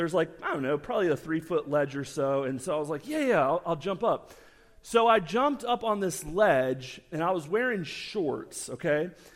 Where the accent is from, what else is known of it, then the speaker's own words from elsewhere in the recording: Florida, United States; So growing up in Florida, I had a deep love for Disney World.